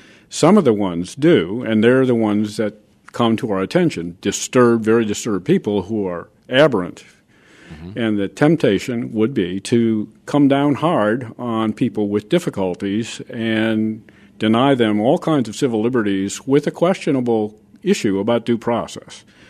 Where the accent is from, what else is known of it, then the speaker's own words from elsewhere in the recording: Chicago, Illinois, United States; in my hometown of Chicago, violence is very worrisome.